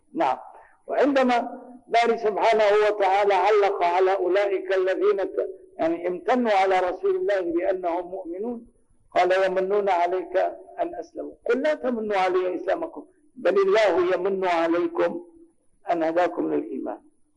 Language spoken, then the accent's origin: Arabic; Damascus, Damascus Governorate, Syria; عدت إلى بلدي دمشق مثل هذا اليوم تقريبا